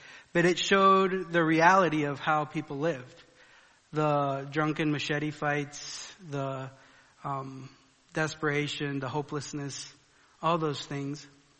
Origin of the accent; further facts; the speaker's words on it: Colombia; I grew up in Colombia as just a missionary kid.